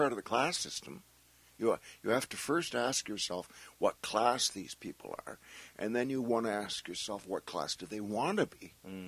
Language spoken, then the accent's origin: English; Nova Scotia, Canada; I'm from Nova Scotia, a small town in Nova Scotia that was a dry town.